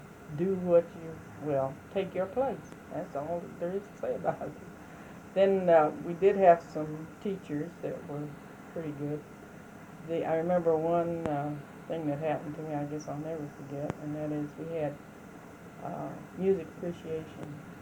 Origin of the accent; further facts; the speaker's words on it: Champaign, Illinois, United States; born there; I was born here in Champaign, and my father was born here.